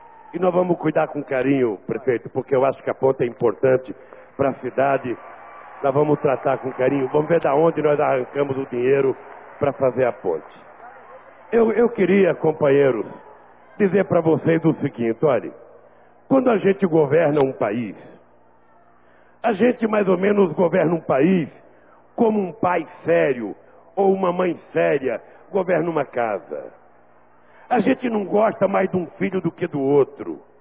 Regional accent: Northeast Region, Brazil; não apenas porque eu sou nordestino

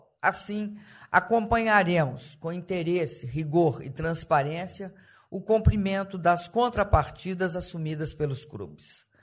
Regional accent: Minas Gerais, Brazil; Como mineira, vejo com satisfação os dois maiores clubes de futebol de Minas Gerais entrarem nesse grupo.

